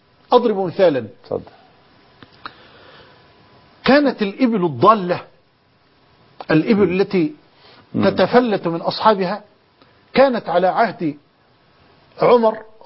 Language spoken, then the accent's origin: Arabic; Egypt; عندنا في مصر